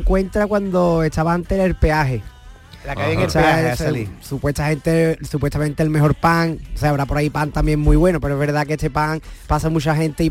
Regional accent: Pilar de la Horadada, Valencian Community, Spain; now in Lebrija, Spain; Soy de Alicante, un pueblo de Alicante, tengo que decirlo, Pilar de la Horadada, que si no luego me riñen. Y vivo ya pues desde 2013 en Lebrija.

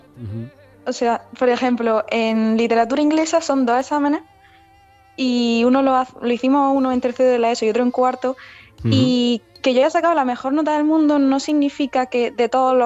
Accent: Almería, Andalusia, Spain; Yo de Roquetas no soy, yo soy de Almería.

